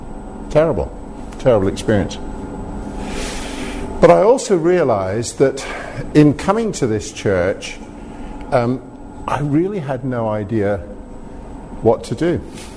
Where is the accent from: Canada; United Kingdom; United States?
United Kingdom; Scotland; I was brought up in Scotland.